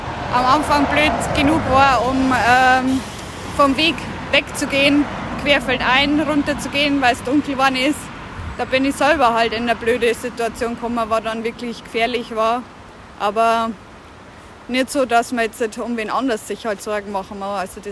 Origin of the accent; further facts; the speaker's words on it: Regensburg, Bavaria, Germany; ich komme aus Regensburg, Niederbayern.